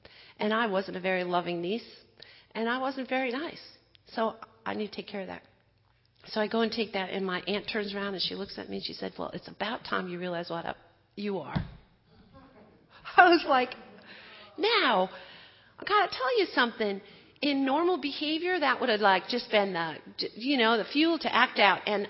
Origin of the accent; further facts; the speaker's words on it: Wisconsin, United States; I grew up in Wisconsin. That's where most of my family lives.